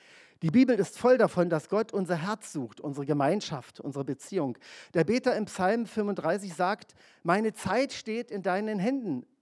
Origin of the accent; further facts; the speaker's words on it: East Germany, Germany; als Ostdeutscher kenne ich ja noch diesen Ausspruch von Egon Olsen.